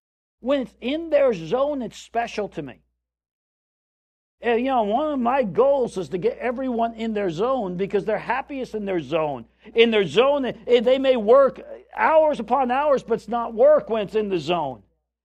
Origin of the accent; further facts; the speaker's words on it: Scarsdale, New York, United States; We grew up in Scarsdale, New York, a very wealthy community in the suburbs of New York City.